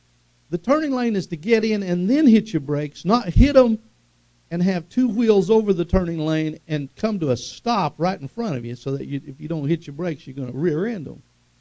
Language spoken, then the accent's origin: English; Tulsa, Oklahoma, United States; And, you know, I grew up in Tulsa, so I can drive in traffic and I can do the interstates.